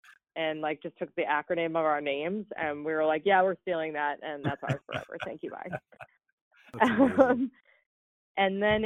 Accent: New York, United States; Maura came from Colorado. I came from New York.

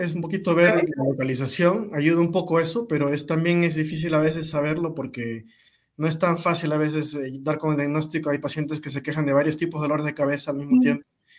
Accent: Peru; moved away as an adult; also born or lived in New Mexico, United States / Houston, United States; yo soy de Perú, de Sudamérica. Hice el entrenamiento ya de medicina y después me fui para Nuevo México.

